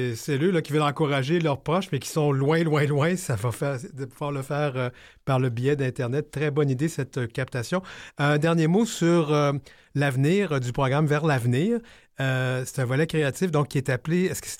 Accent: Quebec City, Quebec, Canada; En passant, je suis aussi de Québec, alors je suis très content de savoir que ça se passe dans mon coin où je suis né.

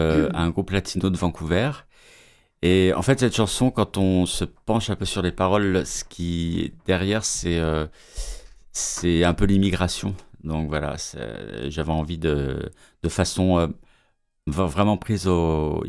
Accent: Groix, Brittany, France; now in Canada; Je suis breton de l'île de Groix, dans le Morbihan, et je suis arrivé avec ma famille en 2010, donc on a fait directement d'un océan à l'autre, et on s'est arrêté à Vancouver.

